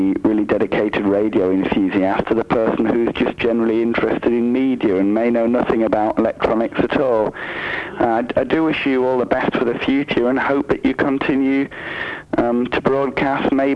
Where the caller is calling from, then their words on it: Preston, North West England, United Kingdom; and I'm from Preston.